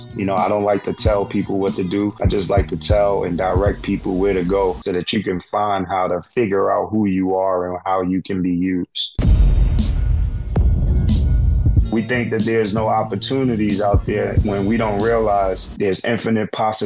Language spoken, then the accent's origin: English; New York City, New York, United States; I grew up in Harlem, New York City. I have two brothers.